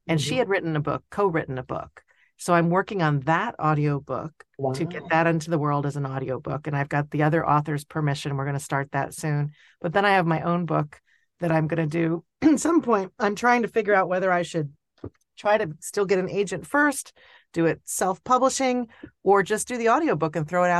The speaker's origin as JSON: {"language": "English", "region": "New Jersey", "country": "United States", "tie": "born there", "said": "But I was from I was born in New Jersey, where it's a closed system."}